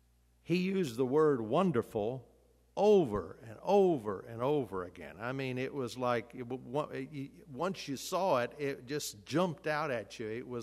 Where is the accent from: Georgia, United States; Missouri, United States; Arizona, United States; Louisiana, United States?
Missouri, United States; Bolivar; I remember years ago when I was still growing up in Bolivar, my dad worked at Southwest Baptist University